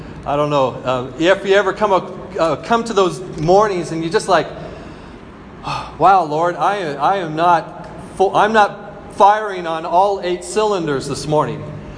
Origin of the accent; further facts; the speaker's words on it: United States; also born or lived in Philippines; yes, I'm American, but I'm also a little Chinese because of Shan.